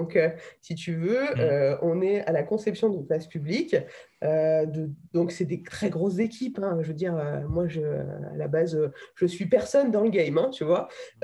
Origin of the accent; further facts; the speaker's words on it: Lyon, Auvergne-Rhône-Alpes, France; born there; Et bien avant, j'étais lyonnaise, je suis lyonnaise de naissance